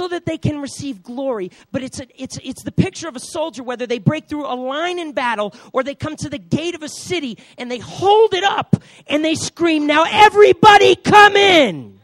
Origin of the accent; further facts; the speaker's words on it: New York, United States; I grew up in New York, all right? It's all the people from Crooklyn.